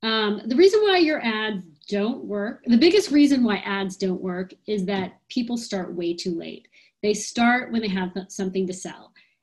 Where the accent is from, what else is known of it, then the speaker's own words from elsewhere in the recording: Texas, United States; now in San Francisco, United States; I live in San Francisco, though I grew up in Texas.